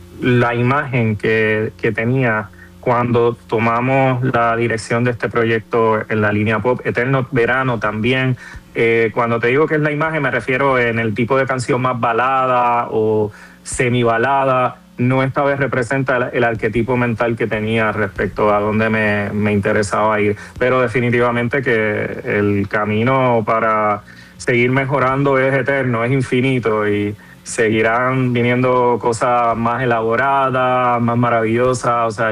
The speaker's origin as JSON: {"language": "Spanish", "country": "Puerto Rico", "said": "En mi tierra, Puerto Rico, falta ver, porque Puerto Rico sabe que es la cuna del reggaetón."}